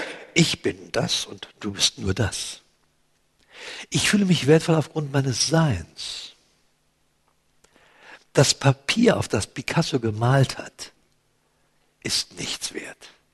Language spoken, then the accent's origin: German; Berlin, Germany; born there; ich bin mitten im Krieg geboren, 43, da fielen die Bomben auf Berlin und 2 Tage nach meiner Geburt ist das Kinderheim, in dem ich entbunden wurde, abgebrannt. Ich bin das 5. Kind